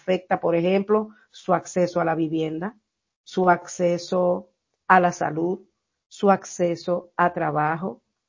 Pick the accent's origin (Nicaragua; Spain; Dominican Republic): Dominican Republic; Y es con los haitianos donde en mi país se evidencia mucho más fuertemente este tema del racismo y de la discriminación, aunque se niegue, aunque se niegue.